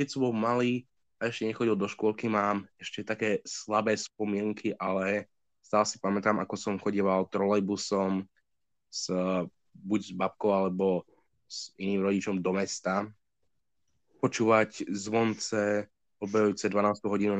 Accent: Bratislava, Bratislava Region, Slovakia; also born or lived in Ružomberok; narodil som sa v Ružomberku, ale nestrávil som tam ani jeden celý deň od narodenia. Hneď ma prepravili do Bratislavy a to som vlastne žil celý

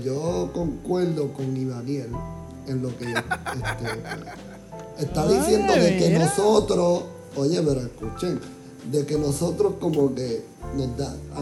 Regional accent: Puerto Rico; poner nuestra cultura por alto en orgullo de que somos puertorriqueños.

